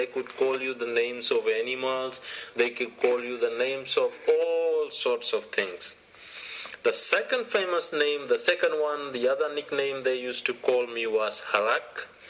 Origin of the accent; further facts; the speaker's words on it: Bua, Northern Division, Fiji; I come from Vanua Levu. I was born on the island of Vanua Levu, a place called Bua. And this place is mostly famous for its rice farming. We mostly do rice farming there.